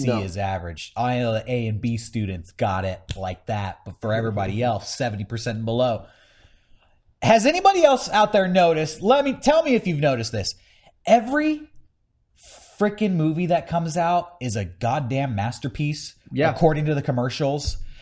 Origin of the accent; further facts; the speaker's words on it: United States; You know, it feels weird for me as an American.